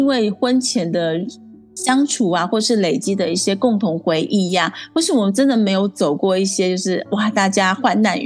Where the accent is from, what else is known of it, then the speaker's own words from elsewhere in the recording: Hong Kong; 因为我小时候是在那个香港长大，所以我从小就觉得世界上就是有女王啊